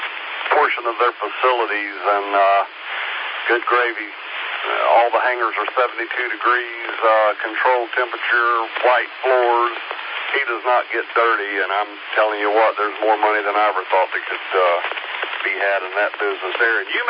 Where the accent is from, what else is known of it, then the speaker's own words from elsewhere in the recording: Jacksonville, Florida, United States; I'm used to seeing those old guys fly over all the time growing up in Jacksonville, the Naval Air Station is down there.